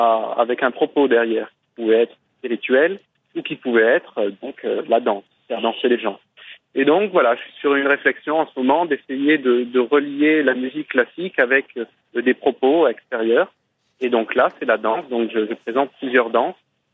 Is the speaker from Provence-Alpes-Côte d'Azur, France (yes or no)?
yes; Marseille, Provence-Alpes-Côte d'Azur, France; en Provence, dans le sud de la France, donc Marseille, ma ville natale